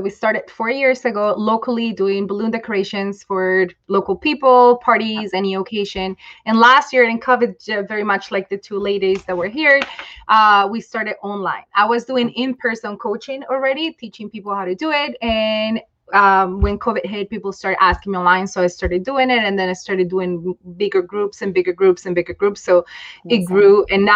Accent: Toronto, Ontario, Canada

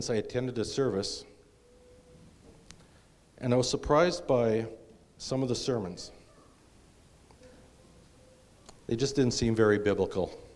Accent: Saskatoon, Saskatchewan, Canada; I was born and raised here in Saskatoon, actually just about a mile from here, or a kilometer for our Canadian friends here.

